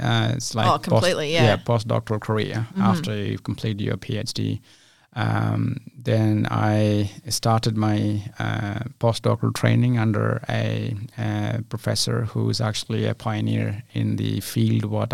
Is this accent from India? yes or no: yes; India; moved away as an adult; now in Australia; So, I hail from India. So, mm-hmm. I born and then brought up in India